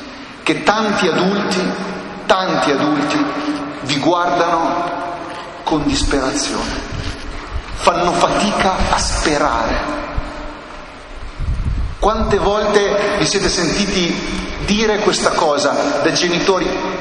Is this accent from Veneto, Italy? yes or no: no; Biella, Piedmont, Italy; Io naturalmente, purtroppo, non sono romano, sono di Biella